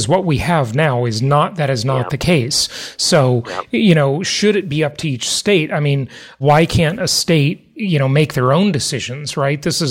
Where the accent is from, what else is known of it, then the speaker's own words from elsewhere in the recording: California, United States; moved away; You know, I'm from California and I left because I kind of stole the phrase from Ronald Reagan. You know, I didn't leave California. California left me.